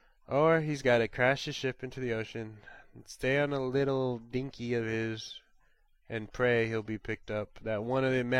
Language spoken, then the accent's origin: English; United States; Come on, I'm American.